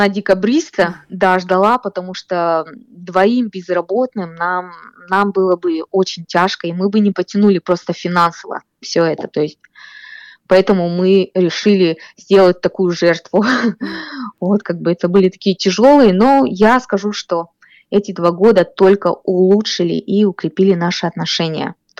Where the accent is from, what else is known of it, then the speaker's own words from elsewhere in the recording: Bely Yar, Khanty-Mansi Autonomous Okrug, Russia; born there; also born or lived in Tyumen; Я вообще родилась в Сургуте, в маленьком поселке Белый Яр. И затем уже после школы я уехала учиться в Тюмень